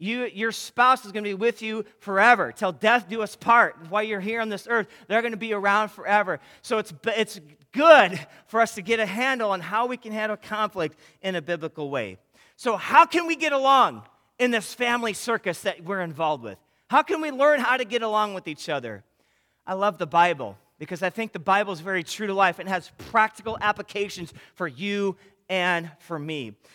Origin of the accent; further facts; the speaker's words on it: Midwest, United States; yeah, I'm from the Midwest, and I like a good old-fashioned meatloaf every now and again